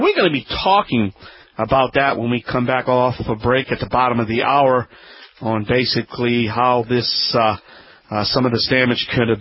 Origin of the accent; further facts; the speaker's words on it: New Orleans, Louisiana, United States; I'm going to be broadcasting live next week from my hometown. That's right, the Big Easy.